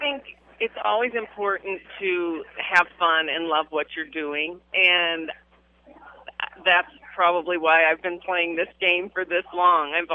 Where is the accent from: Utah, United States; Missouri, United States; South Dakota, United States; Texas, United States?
South Dakota, United States; I grew up in South Dakota